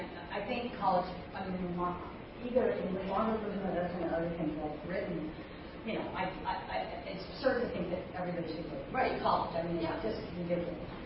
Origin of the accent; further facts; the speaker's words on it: California, United States; I'm a working class kid. I grew up in California in the 60s